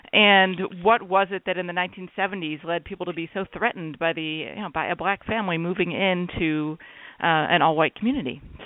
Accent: Cleveland, Ohio, United States; I'm from Northeast Ohio, was raised in the suburbs of Cleveland.

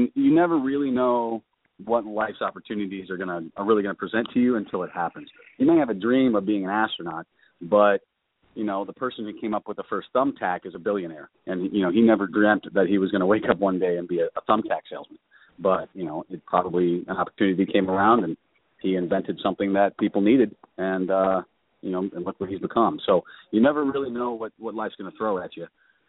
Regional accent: Detroit, Michigan, United States; also born or lived in California; now in Austin, United States; No, I'm originally from Detroit, Michigan.

